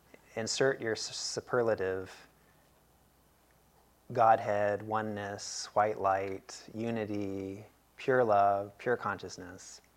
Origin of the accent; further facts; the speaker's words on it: United States; We're American, we know how to misuse anything.